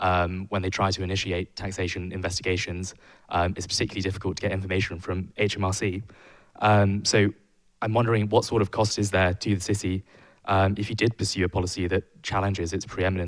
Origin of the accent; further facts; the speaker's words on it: Guernsey; I grew up in Guernsey